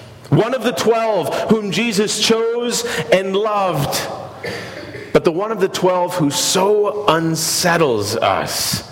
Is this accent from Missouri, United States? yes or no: yes; Lake Ozark, Missouri, United States; Growing up in Lake Ozark, Missouri, our church was right up the way from the Bagnell Dam Strip.